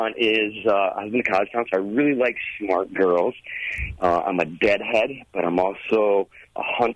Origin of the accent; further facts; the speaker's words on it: Chicago, Illinois, United States; now in Wisconsin, United States; I'm a typical Wisconsinite. I grew up in Chicago in the And now I live in wonderful, awesome Wisconsin